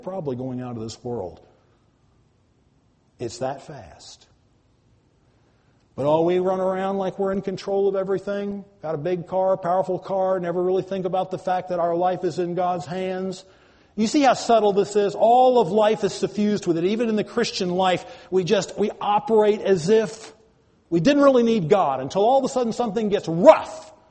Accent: United States; And I might not be the biggest fan of Barack Obama, but I'm an American.

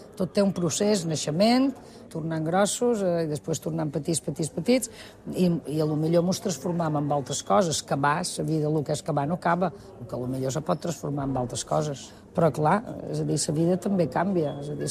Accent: Mahón, Balearic Islands, Spain; born there; vaig néixer dia 6 de gener de 1960. Vaig néixer a Mahó junt amb un germà. Jo som melliza.

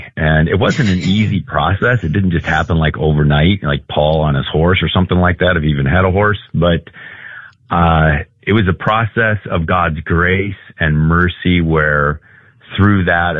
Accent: Chicago, Illinois, United States; I grew up in Chicago for the most part. I didn't even know it was a Catholic city.

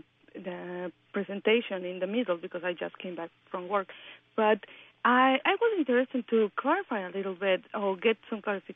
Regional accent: Mexico; English is a second language; because I am originally from Mexico

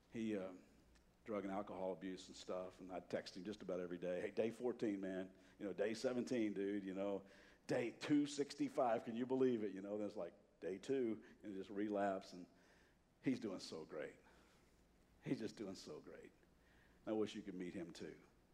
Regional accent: Kentucky, United States; Harold's a buddy of mine. I'm from Kentucky.

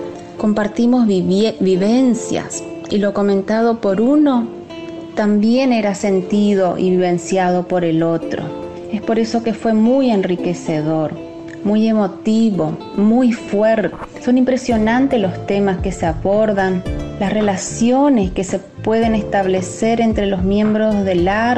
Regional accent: Posadas, Misiones, Argentina; de Posadas, Misiones, y agradezco la posibilidad de haber hecho este curso bajo la modalidad online. Eso permitió que lo haga a pesar de la distancia.

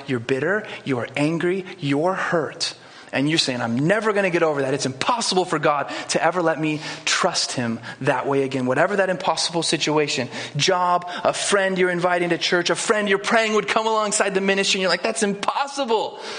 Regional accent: Idaho, United States; we are two nobodies from Idaho, this small town in Idaho.

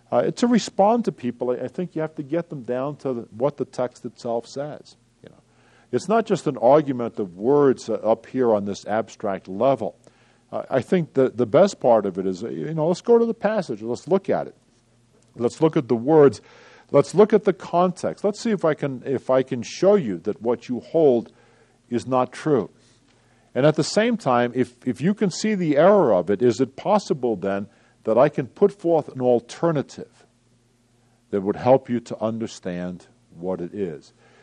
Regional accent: New York City, New York, United States; Now, by the way, I grew up in New York City, so you know that I'm not very familiar with farms and horses.

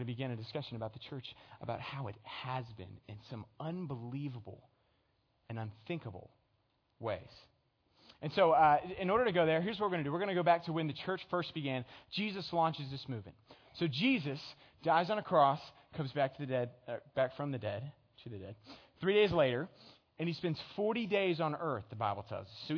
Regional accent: Houston, Texas, United States; So I'm from Houston, so Rockets, I was like around when this thing happened.

